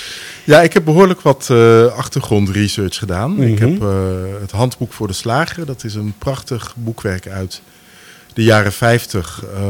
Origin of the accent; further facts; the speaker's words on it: Groningen, Netherlands; in het dorp waar ik vandaan kom, ook een Gronings dorp